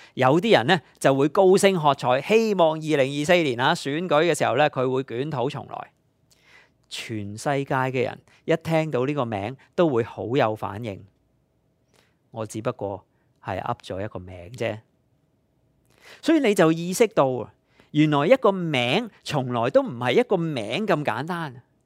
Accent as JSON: {"language": "Cantonese", "country": "Canada", "said": "作为加拿大人，我们立刻就会想到，他向我们国家征关税"}